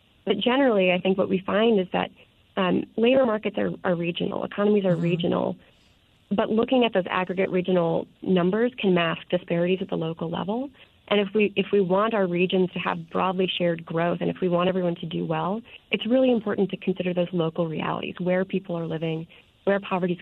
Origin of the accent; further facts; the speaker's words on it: Seattle, Washington, United States; I'm from Seattle, so the South King County suburbs immediately to the south of the city have done some pretty great work